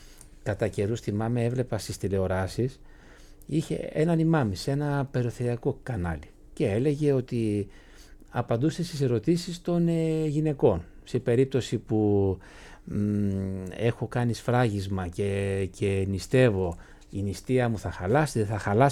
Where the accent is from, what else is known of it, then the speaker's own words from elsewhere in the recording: Greece; είμαι Έλληνας